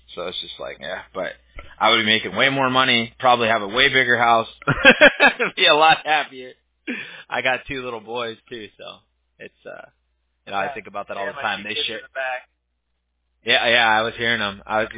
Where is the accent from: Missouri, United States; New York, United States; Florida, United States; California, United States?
California, United States; Huntington Beach; now in Fountain Valley, United States; I grew up out here. I'm from Huntington Beach originally.